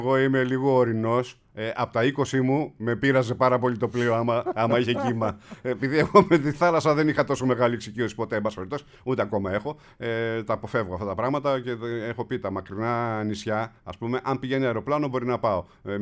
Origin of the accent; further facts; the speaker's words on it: Livadi, Thessaly, Greece; Λιβάδι, Λαρίσης, Λιβάδι Ολύμπου.